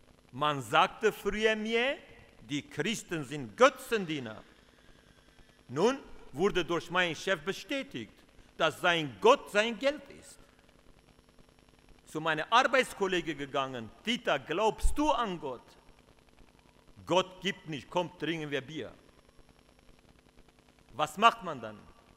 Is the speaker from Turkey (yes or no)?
yes; Turkey; Ihr Lieben, ich komme aus der Türkei. Ich gehöre zu dem Volk der Kurden.